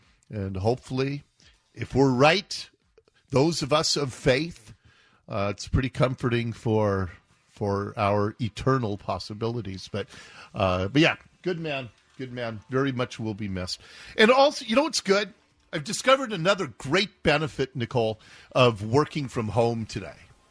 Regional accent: Seattle, Washington, United States; what it was like for me growing up in Ballard.

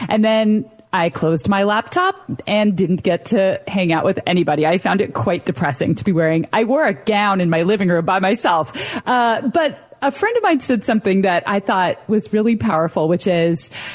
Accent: United States; And in this country, especially where entrepreneurship is such a big deal as an American, that everything that has shifted.

